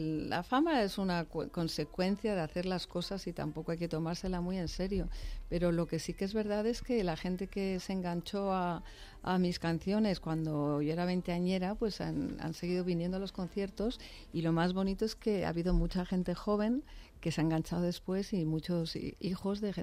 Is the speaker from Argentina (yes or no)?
no; Madrid, Community of Madrid, Spain; born there; Yo nací en Madrid, pero padre y madre daneses.